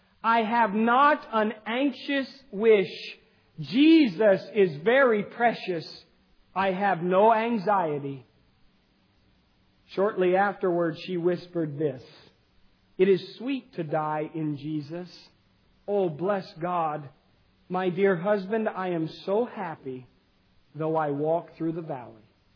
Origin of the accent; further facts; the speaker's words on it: Virginia, United States; now in Charlotte, United States; When I was little and I grew up in Northern Virginia, we had a basement.